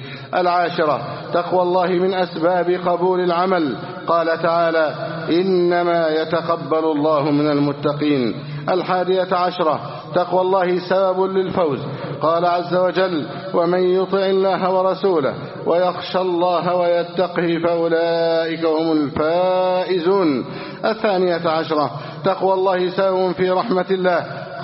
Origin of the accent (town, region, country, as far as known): Egypt